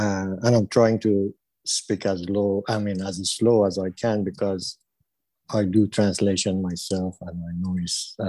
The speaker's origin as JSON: {"language": "English", "country": "Iran", "second_language": "English", "said": "I'm an addict, and … I'm from Iran."}